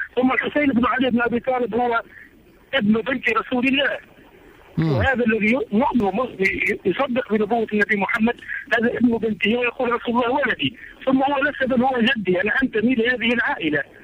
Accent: Baghdad, Baghdad Governorate, Iraq; now in Tunisia; وأنا طبعا من بغداد فبغداد فيها الكثير من الجمال

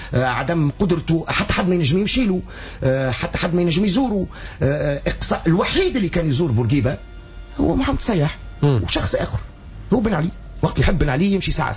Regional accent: Tunisia; لأن احنا عندنا في تونس قلبان الفيستا كما قفل الصباط

